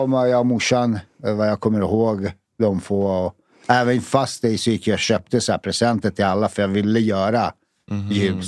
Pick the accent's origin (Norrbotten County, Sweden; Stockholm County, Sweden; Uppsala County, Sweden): Stockholm County, Sweden; Fittja; born or raised there